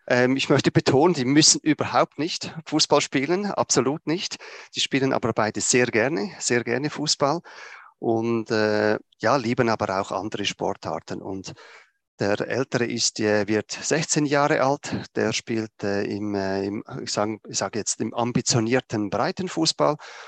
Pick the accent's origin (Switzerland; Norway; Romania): Switzerland; accent: Swiss dialect